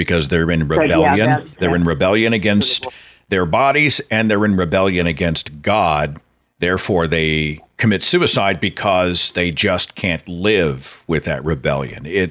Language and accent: English; Oklahoma, United States; I feel very alone sometimes in my home state of Oklahoma.